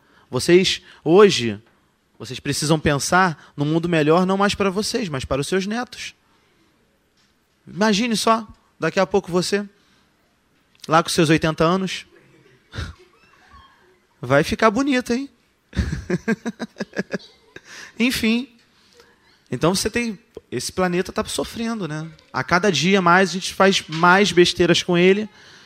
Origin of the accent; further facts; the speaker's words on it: Rio de Janeiro, Brazil; com alguns músicos da cidade de onde eu venho, que é o Rio de Janeiro